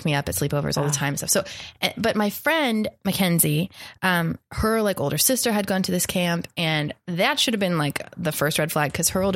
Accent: Nevada, United States; I'm from Nevada.

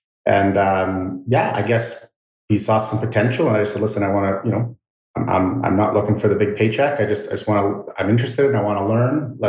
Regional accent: Tsawwassen, British Columbia, Canada; We grew up in Tawasin.

